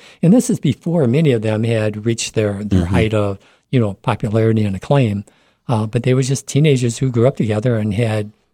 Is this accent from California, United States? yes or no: no; Nashville, Tennessee, United States; born there; I was born in Nashville, Tennessee.